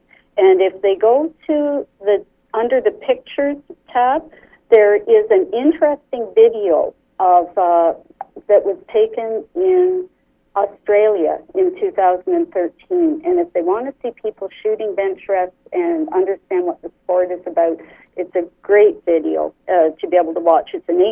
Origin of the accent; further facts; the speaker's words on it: Canada; because we're Canadian, eh?